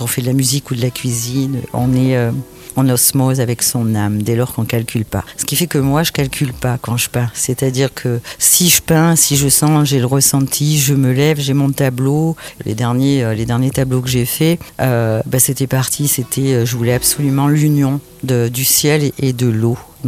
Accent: Nouvelle-Aquitaine, France; Moi je suis originaire de la Corrèze et ça fait maintenant 11 ans que je vis dans ce Gers magnifique.

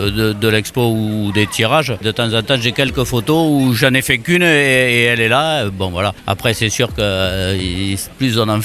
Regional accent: Vic, France; born there; Je suis né à Vic, c'est peut-être un hasard qui fait que je m'intéresse aussi un petit peu à la tauromachie.

